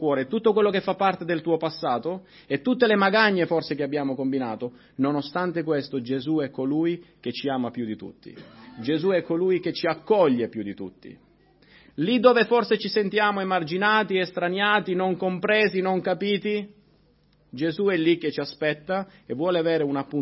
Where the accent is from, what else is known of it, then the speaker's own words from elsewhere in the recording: Sicily, Italy; La Samaria si trova un po' come il sud Italia. Io vengo dalla Sicilia e so cosa vuol dire andare a mezzogiorno sotto il sole.